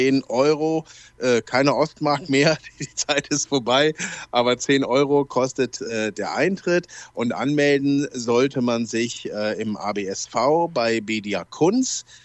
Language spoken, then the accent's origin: German; Cologne, North Rhine-Westphalia, Germany; now in Berlin, Germany; jetzt sagst du eben, ich bin Kölner, ja, das stimmt.